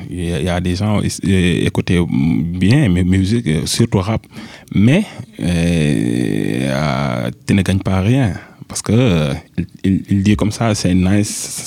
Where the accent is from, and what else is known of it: Louga, Senegal; French is a second language